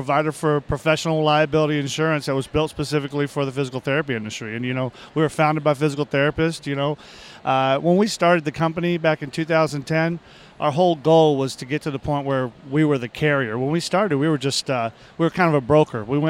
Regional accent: Texas, United States; I'm from Texas originally.

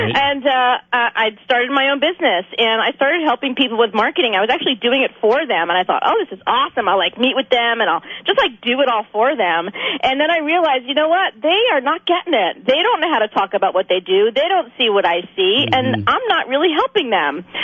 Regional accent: New Jersey, United States; now in Orange County, United States; I am in Southern California. I'm in Orange County. Beautiful Orange County, California. But I just want your listeners to know I'm a Jersey girl. So I got the East Coast thing going on.

